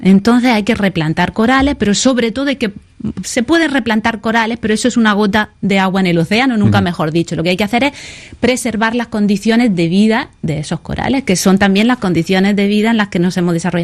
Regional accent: Níjar, Andalusia, Spain; Yo, por ejemplo, vengo del sur de España, Parque Natural Cabo de Gata, Níjar.

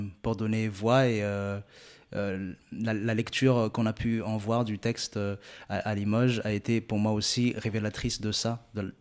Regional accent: Madagascar; Et moi, en tout cas, en tant que malgache, je n'accepte pas qu'on nous dise ça.

